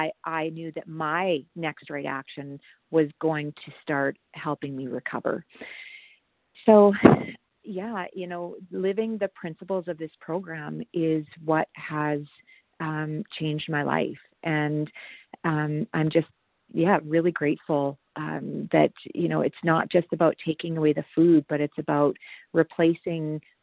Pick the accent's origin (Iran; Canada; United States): Canada; Alberta; I'm from Alberta, Canada.